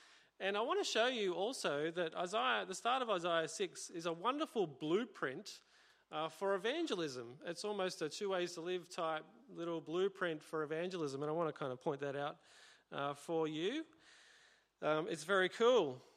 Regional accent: Sydney, New South Wales, Australia; I grew up in the West, and I'm a real Westie Bogan at heart, if you get to know me.

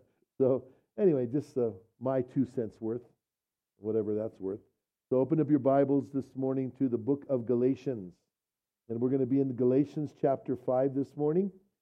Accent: Bernalillo, New Mexico, United States; now in Silver City, United States; Although I'm from Bernalillo, and I grew up in Bernalillo, and don't hold that against me, but I went to school at Bernalillo High School till my sophomore year.

